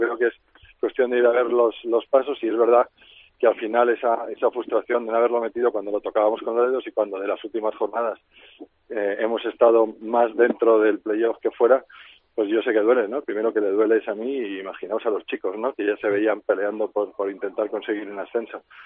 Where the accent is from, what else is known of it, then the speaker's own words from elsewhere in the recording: Valladolid, Castile and León, Spain; Habrá tantas opiniones como vallisoletanos seamos